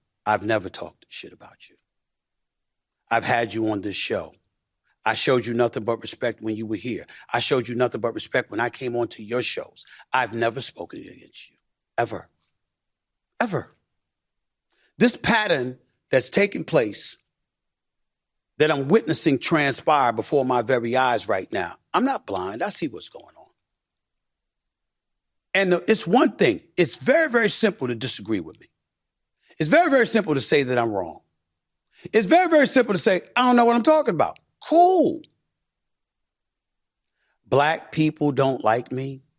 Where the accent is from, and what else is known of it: Hollis, New York, United States